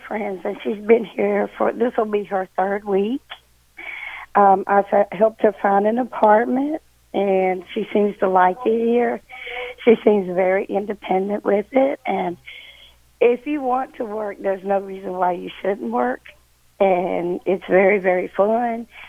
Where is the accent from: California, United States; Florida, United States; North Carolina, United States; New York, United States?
North Carolina, United States; Raleigh; now in Greensboro, United States; Raleigh, North Carolina.